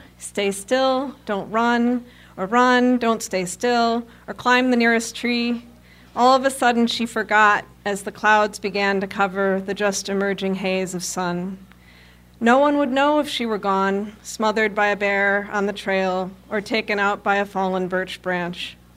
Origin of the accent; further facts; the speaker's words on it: Detroit, Michigan, United States; I'm from Detroit, and I spend a lot of time in northern Michigan also, so these are a couple country poems.